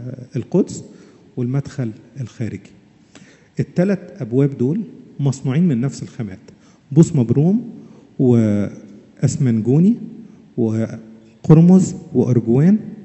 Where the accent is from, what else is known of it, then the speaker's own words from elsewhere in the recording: Egypt; عارف زي ما عندنا في مصر كده يقولوا عزرائيل ما تقربش